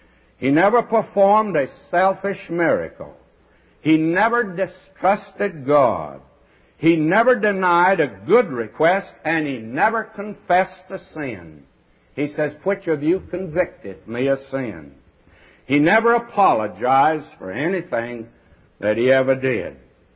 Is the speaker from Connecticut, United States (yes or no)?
no; Texas, United States; I could use my hometown in Texas, but nobody would know about it because nobody ever heard of that place.